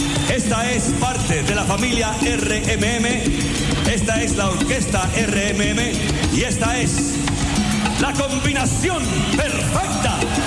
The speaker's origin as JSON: {"language": "Spanish", "country": "Puerto Rico", "said": "vengo de New York, puertorriqueño."}